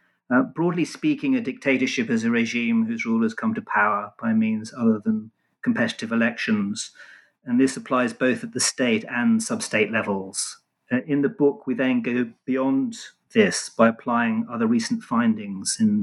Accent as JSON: {"language": "English", "region": "London", "country": "United Kingdom", "tie": "born or raised there", "also_born_or_lived": "Israel", "said": "I was born in London, and apart from a short spell in Israel, was raised and educated in England."}